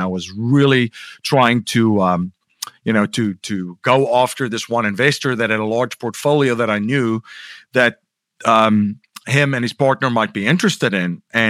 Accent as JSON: {"language": "English", "country": "South Africa", "moved": "yes", "lives_now": "United States", "said": "I'm originally from South Africa, as I alluded to earlier. Came to the States 20 years ago. It's 21 years, really. 2001."}